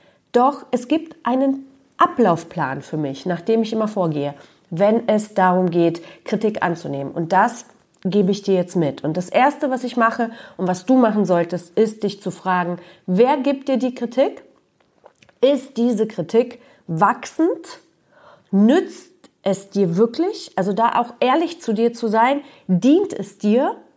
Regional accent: Poland; born there; ich bin ja in Polen geboren

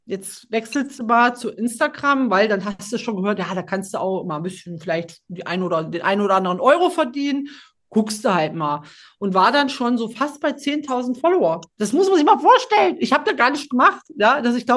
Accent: Eschwege, Hesse, Germany; Ich bin ja aus Eschwege, Maycake ja auch.

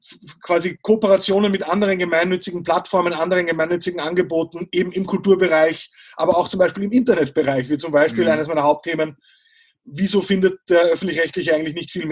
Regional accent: Austria; also born or lived in Germany; Ich bin ja Österreicher, das hört man nach den ersten zwei, drei Sätzen.

